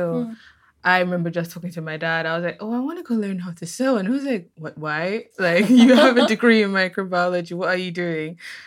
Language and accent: English; Delta, Nigeria; English is a second language; Women still use that back home because I'm from Nigeria and I'm from the South Delta states. I still see that like growing up.